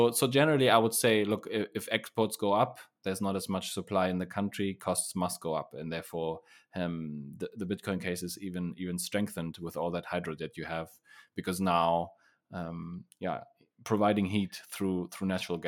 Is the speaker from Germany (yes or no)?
yes; Germany; English is a second language; not as centralized, independent as Germany, my home country, is or has been.